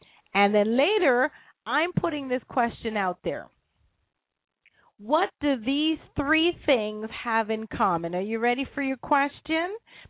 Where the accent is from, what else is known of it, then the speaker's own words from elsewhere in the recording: Canada; Forgive me, I'm Canadian.